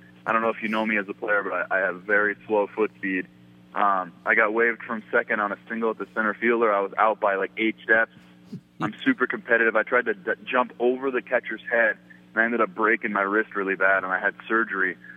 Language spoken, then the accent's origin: English; California, United States; You know, growing up in California, I loved the Dodgers.